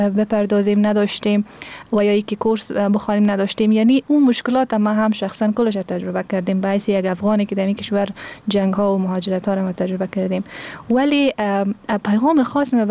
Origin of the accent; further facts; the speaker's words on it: Afghanistan; ما افغان هستیم